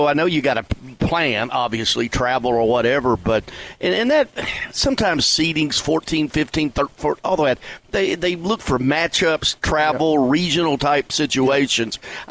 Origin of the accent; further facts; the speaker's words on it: Kentucky, United States; I'm from Kentucky, and I wasn't necessarily a Kentucky fan, wasn't necessarily a Louisville fan.